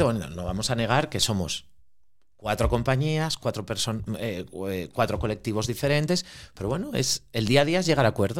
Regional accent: Asturias, Spain; como los asturianos, que muchas veces perdemos el tiempo en gilipolleces, en pijadas.

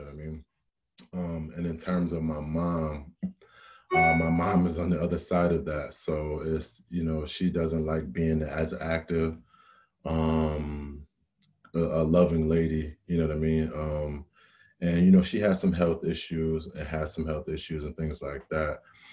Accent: Rochester, New York, United States; I am from Rochester, New York.

